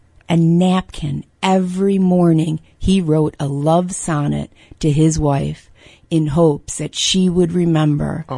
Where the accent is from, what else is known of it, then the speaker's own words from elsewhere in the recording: Fairport, New York, United States; also born or lived in Utica; now in Old Forge, United States; Fairport, outside of Rochester.